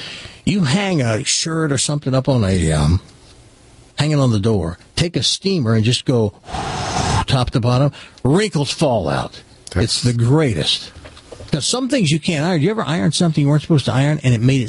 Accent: the South, United States; Now, I grew up in the South, very Protestant, and that's true.

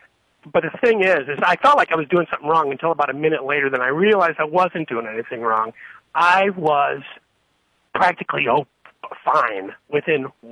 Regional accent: Maplewood, United States; when I was a kid, I grew up near Maplewood, and I was, even then I was somewhat of a foodie.

